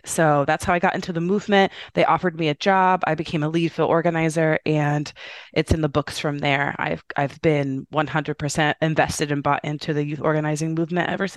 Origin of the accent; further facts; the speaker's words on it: Indiana, United States; now in Chicago, United States; I'm a Midwestern girl. I'm from Indiana originally, but I live in Chicago. Chicago, Illinois has been my home for the last decade.